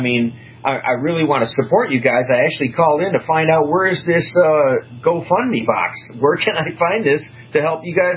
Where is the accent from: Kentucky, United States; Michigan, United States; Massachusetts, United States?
Michigan, United States; Detroit; I'm from the Detroit area.